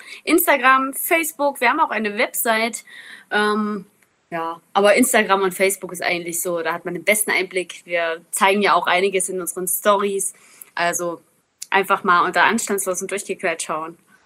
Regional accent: Saxony, Germany; Ich bin ja aus dem Zitterauer Gebirge

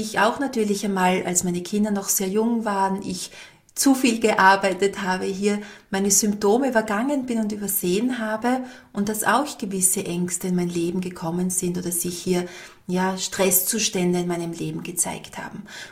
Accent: Styria, Austria; Heißt bei uns in der Steiermark auch so.

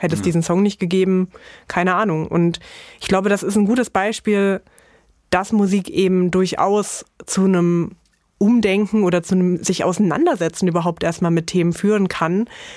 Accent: Dessau, Saxony-Anhalt, Germany; born there; ich bin ja gebürtige Dessauerin und war schon sehr, sehr früh sehr, sehr großer Hip-Hop-Fan.

